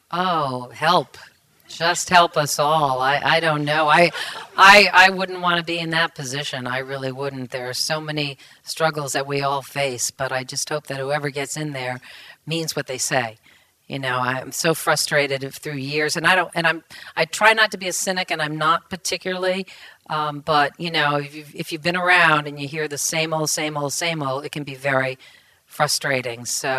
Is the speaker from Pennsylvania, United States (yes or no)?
no; East Providence, Rhode Island, United States; I grew up in East Providence, and I went home to my parents' house